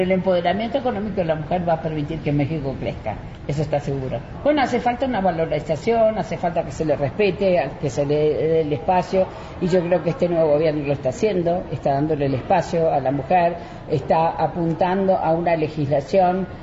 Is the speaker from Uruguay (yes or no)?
yes; Uruguay; En mi país eso pasó, generó muchísimos empleos, y bueno, y Uruguay hoy en día cuenta con un sistema nacional de cuidado